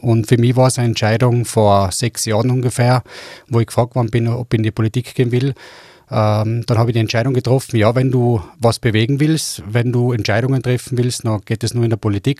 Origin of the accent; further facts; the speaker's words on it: Innsbruck, Tyrol, Austria; Ich bin ein Innsbrucker, der da aufgewachsen ist, der jetzt bereits 44 Jahre da lebt. Ich bin ledig, Vater einer fast 21-jährigen Tochter und leidenschaftlicher Innsbrucker